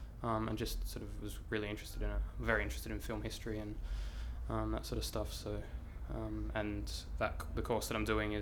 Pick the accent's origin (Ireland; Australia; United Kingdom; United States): Australia; Mount Barker, South Australia; also born or lived in Adelaide; I was born in Mount Barker, but I'm from Adelaide. It's a reflex, I just say I'm from Adelaide, but yeah, Mount Barker, so it's a sort of country town with a population of about 7,000 or 8,000, I think.